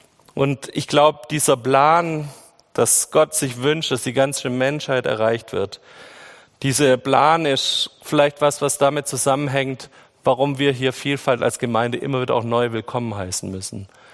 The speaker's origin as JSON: {"language": "German", "region": "Baden-Württemberg", "country": "Germany", "said": "der ist doch viel zu emotional als für mich als Schwabe"}